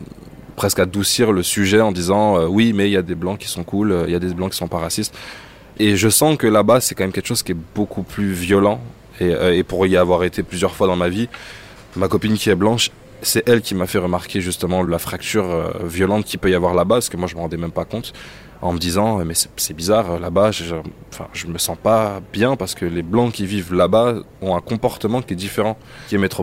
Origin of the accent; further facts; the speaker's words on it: Martinique, France; Je suis de la Martinique.